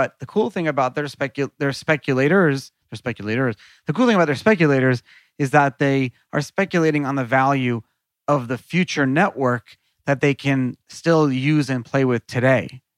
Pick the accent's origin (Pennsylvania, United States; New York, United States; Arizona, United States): New York, United States; New York City; I grew up in New York City.